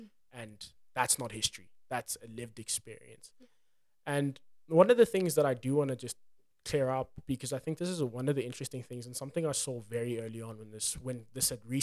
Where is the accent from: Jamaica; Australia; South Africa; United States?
South Africa; But I think also being a South African, also understanding at least the political pressure and the political sentiment